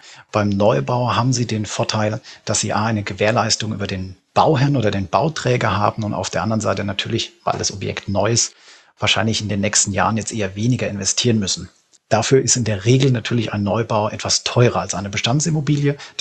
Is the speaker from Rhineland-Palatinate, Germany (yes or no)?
yes; Rhineland-Palatinate, Germany; ich selbst bin Pfälzer